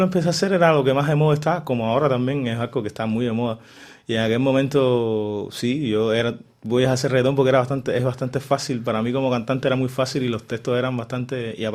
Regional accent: Pinar del Río, Cuba; tú eres pinareño, igual que yo.

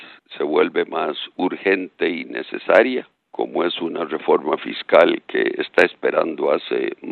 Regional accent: Costa Rica; De mi parte, congratularme como costarricense por el traspaso de poderes

